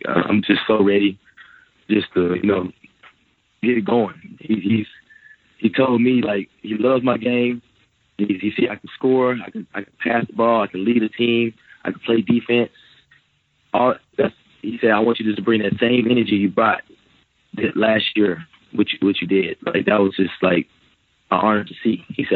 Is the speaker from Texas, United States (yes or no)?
yes; Houston, Texas, United States; he's from Houston, I'm from Houston.